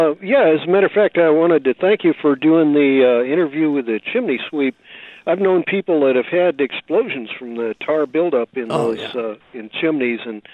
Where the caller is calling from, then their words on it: California, United States; No, I'm calling you from California.